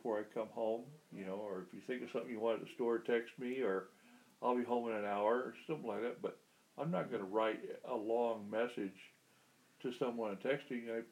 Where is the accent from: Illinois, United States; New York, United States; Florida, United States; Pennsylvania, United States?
Illinois, United States; also born or lived in Pasadena, Texas; I grew up in Southern Illinois. Well, I always considered Southern Illinois home, but all through grade school and first year high school, we lived down in Texas in a suburb of Houston called Pasadena.